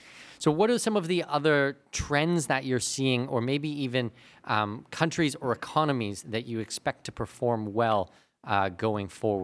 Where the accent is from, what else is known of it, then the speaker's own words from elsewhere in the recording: Canada; Because I'm Canadian